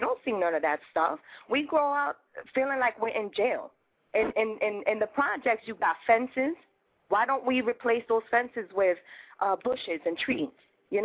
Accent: Bronx, New York, United States; Okay, our public schools, okay, let's take it to the Bronx. I'm from the Bronx, right?

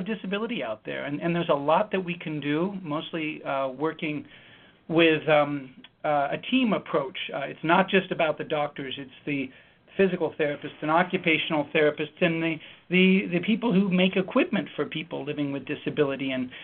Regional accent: Denver, Colorado, United States; also born or lived in Sacramento; I grew up in Denver, Colorado, and Sacramento, California.

